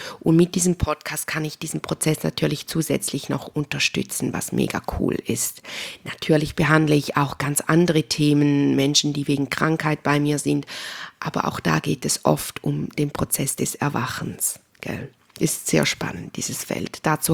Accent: Switzerland; accent: Swiss German; wenn dich mein schweizerdeutscher Dialekt interessiert

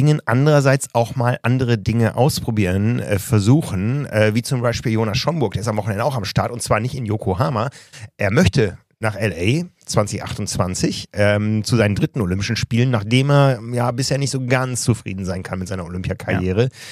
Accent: Osnabrück, Lower Saxony, Germany; Ich war in meiner Heimatstadt Osnabrück

